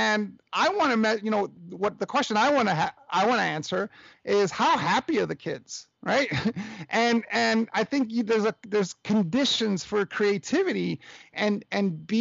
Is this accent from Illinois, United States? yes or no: no; New York City, New York, United States; I'm a product of a single mother growing up in Hell's Kitchen, New York.